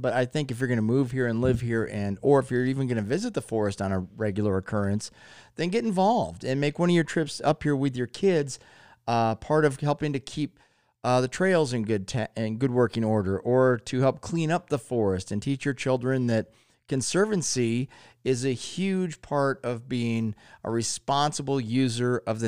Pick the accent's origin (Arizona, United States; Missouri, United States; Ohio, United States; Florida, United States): Ohio, United States; And I was from Northeast Ohio, and we had Lake Erie, which was great.